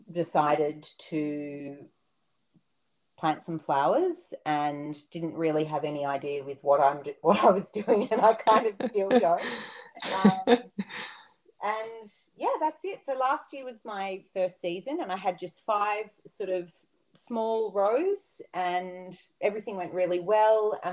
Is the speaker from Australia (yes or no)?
yes; Sydney, New South Wales, Australia; also born or lived in London / Melbourne; We were living right in the centre of Sydney. I grew up in Sydney, and we'd done a bit of travelling around leading up to that.